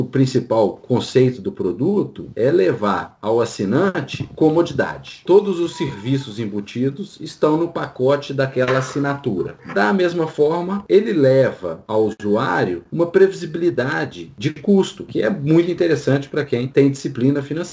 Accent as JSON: {"language": "Portuguese", "country": "Brazil", "said": "E hoje, para nós, né, que somos brasileiros, 78% dos carros vendidos no Brasil são financiados."}